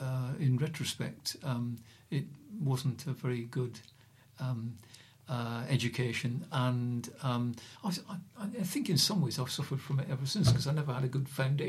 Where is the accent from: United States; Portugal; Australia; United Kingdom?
United Kingdom; Aberdeen, Scotland; also born or lived in Rochdale; the place of birth was Rochdale, although I was brought up in Aberdeen, Scotland.